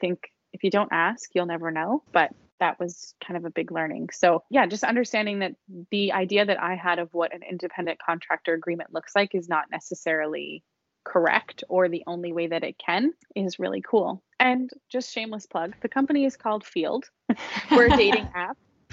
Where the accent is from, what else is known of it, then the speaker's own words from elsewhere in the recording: Canada; I think especially I'm Canadian, so you know, we feel like it's kind of close